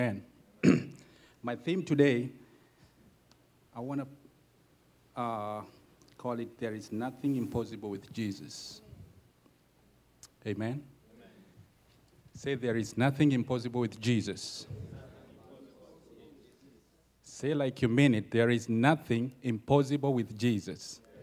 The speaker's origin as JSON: {"language": "English", "town": "Austin", "region": "Texas", "country": "United States", "said": "I'm born again, washed by the blood of Jesus. I'm from Austin"}